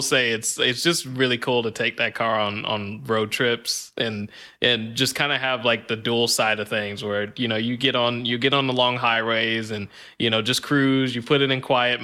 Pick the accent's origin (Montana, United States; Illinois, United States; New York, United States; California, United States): California, United States; Oakland; So Oakland, San Francisco, and I'm from Oakland originally.